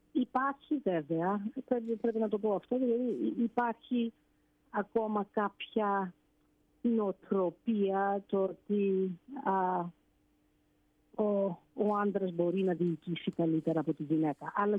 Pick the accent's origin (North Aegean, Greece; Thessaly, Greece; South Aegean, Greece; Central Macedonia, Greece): South Aegean, Greece; Karpathos; also born or lived in Athens; όσο μεγάλωσα στο νησί, στη Κάρπαθο και μετά στην Αθήνα, όλες οι εμπειρίες ζώντας σε ένα νησί και μετά ζώντας στην πόλη